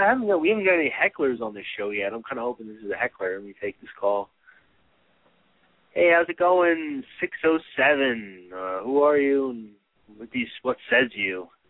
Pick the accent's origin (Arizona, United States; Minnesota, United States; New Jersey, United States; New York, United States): New Jersey, United States; another thing with my background growing up in New Jersey, is I played a little bit of basketball.